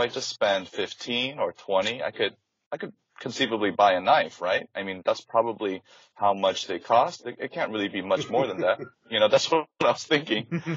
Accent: Midwest, United States; I grew up in the Midwest, and so we were always just shooting BB guns and going fishing and just being around knives all the time.

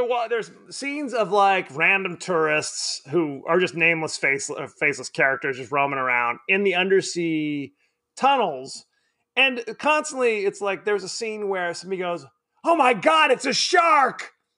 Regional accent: Palm Springs, California, United States; And we grew up in Palm Springs, where it was regularly 150 degrees out.

